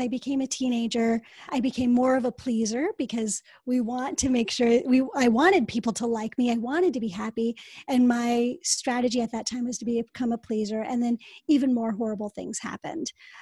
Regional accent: United States; born there; But I was born in a place that I would say is very white America. So I'm Indian.

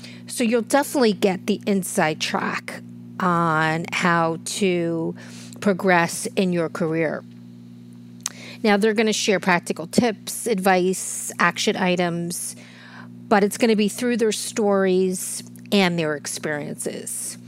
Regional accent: New Jersey, United States; I am from Jersey, and we don't pull any punches here.

